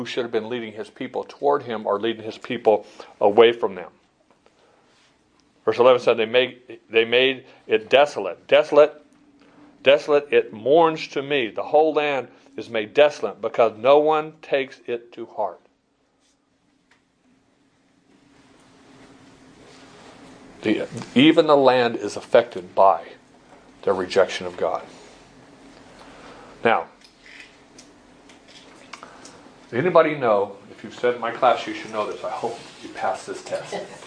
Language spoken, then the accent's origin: English; Arizona, United States; I grew up here in Arizona. We knew nothing about blue laws.